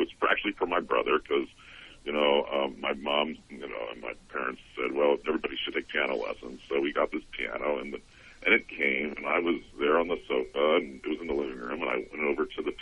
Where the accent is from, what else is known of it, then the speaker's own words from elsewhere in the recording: Quakertown, New Jersey, United States; I grew up in Quakertown, New Jersey.